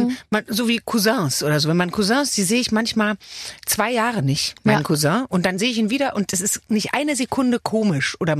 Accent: Düsseldorf, North Rhine-Westphalia, Germany; In Düsseldorf.

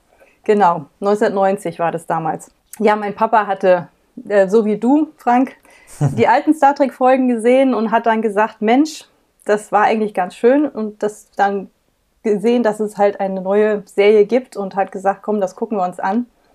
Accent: Rhineland-Palatinate, Germany; ich bin 43 Jahre alt und ich komme aus der Nähe von Mainz.

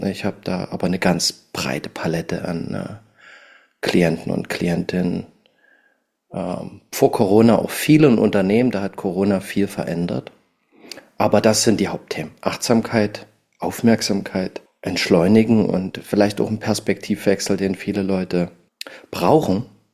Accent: Dresden, Saxony, Germany; born there; now in Leipzig, Germany; Ich bin in Leipzig, das ist richtig. Ich bin gebürtiger Dresdner und lebe jetzt so seit 10 Jahren sind es jetzt, bin ich in Leipzig im Süden.

